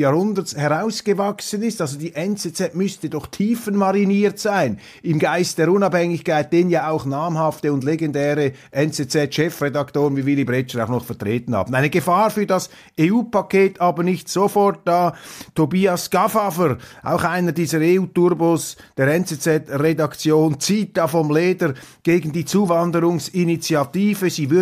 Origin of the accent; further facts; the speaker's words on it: Switzerland; Aber als Schweizer dürfen wir daraus nicht die falschen Schlüsse ziehen.